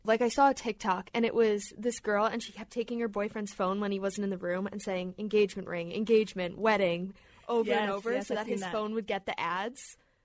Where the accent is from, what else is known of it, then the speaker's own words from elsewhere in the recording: Centereach, New York, United States; And I'm also born and raised on Long Island from Centereach in Suffolk County.